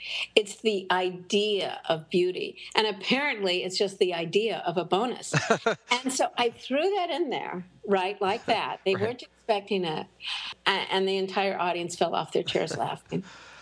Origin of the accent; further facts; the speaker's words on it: Los Angeles, California, United States; I'm from Los Angeles.